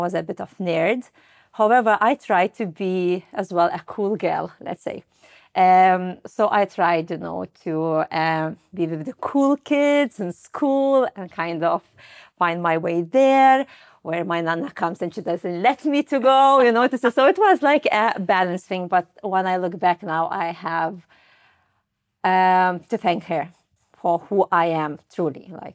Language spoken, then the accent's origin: English; Lithuania; I grew up in Lithuania in a small countryside, I would say, not big or capital.